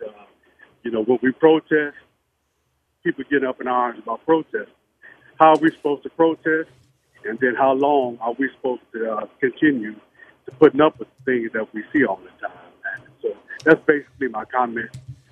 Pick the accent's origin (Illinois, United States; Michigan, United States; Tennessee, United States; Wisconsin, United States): Illinois, United States; Chicago; I'm 57 years old, born and raised in Chicago.